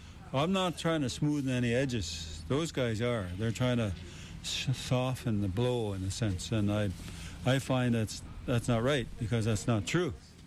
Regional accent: British Columbia, Canada; from Haida Gwaii. I'm one of the hereditary chiefs from that part of the country.

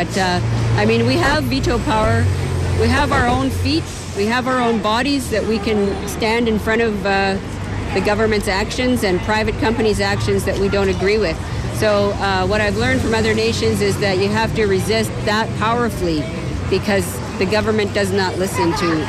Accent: Richmond, British Columbia, Canada; I grew up away from this community. I grew up in Richmond. My father went to residential school, and he had a lot of hurts. He was a member of Squamish and Musqueam

